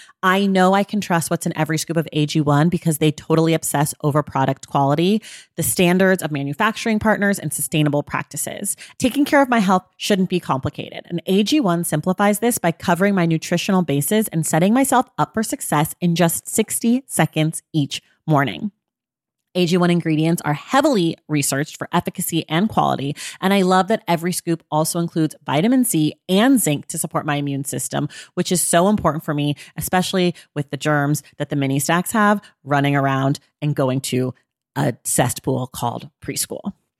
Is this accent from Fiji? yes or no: no; Oakland, California, United States; Time to talk about Oakland. I can't wait. My hometown, your hometown.